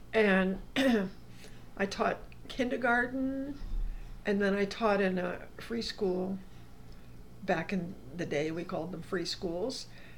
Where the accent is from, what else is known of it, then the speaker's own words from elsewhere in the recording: Princeton, New Jersey, United States; now in Alaska, United States; I grew up in Princeton, New Jersey, and my dad was associated with the university